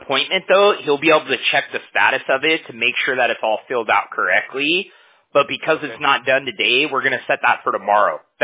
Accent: Huntington Beach, California, United States; So I'm from Huntington Beach.

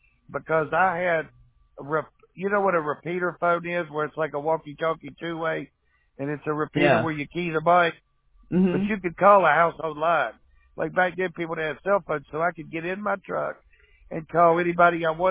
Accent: West Virginia, United States; No, I'm from West Virginia originally.

